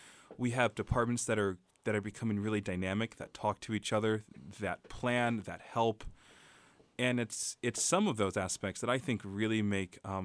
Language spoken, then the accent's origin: English; West Coast, United States; Because we're both originally from the West Coast.